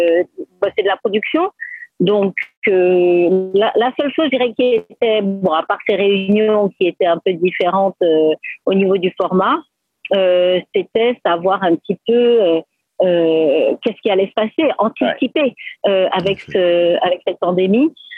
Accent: Haiti; des artistes qui n'ont pas joué depuis un an au moins chez nous, en Haïti

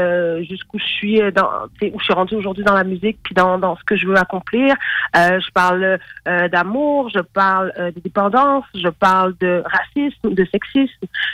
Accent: Senegal; C'est mon pays d'origine. Puis, tu sais, j'ai beaucoup d'amis là-bas. Mais le Sénégal, il y a une très grosse scène de rap là-bas.

